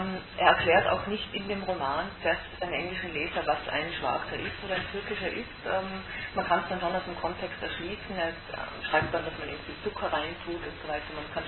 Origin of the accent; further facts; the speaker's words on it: Tyrol, Austria; now in Vienna, Austria; dass eben ich als Tirolerin, das auch ein Kulturschock war, wie ich nach Wien gekommen bin.